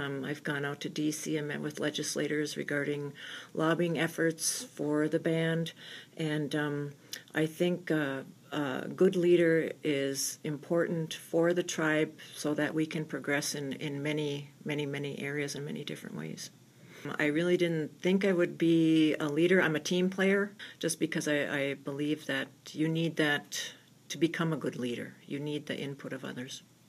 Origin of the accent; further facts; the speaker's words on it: Orr, Minnesota, United States; I was born and raised in Orr, which is, of course, we all know about 19 miles away.